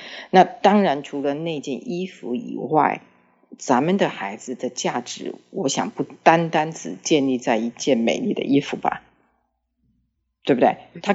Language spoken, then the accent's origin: Chinese; China; 咱们是中国人